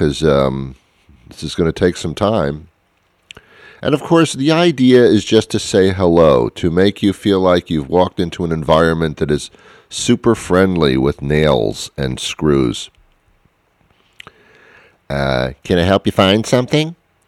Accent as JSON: {"language": "English", "country": "United States", "said": "Because I'm an American, nothing's ever good enough."}